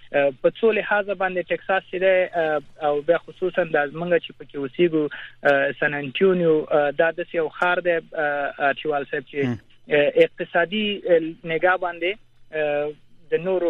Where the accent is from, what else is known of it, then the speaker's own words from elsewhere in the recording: Kunar, Afghanistan; زه د کونړ یم